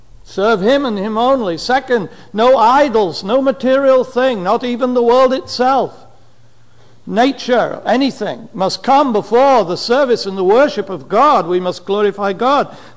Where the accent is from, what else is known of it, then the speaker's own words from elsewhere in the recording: England, United Kingdom; when I was 18 years old, growing up in England.